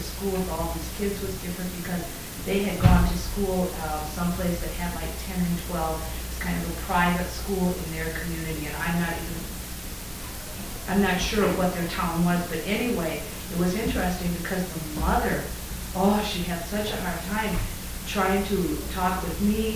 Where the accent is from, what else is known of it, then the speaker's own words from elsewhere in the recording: Minnesota, United States; I'm from Minnesota, mm-hmm. the south central part of Minnesota, Great Strait, south of Minneapolis, St. Paul.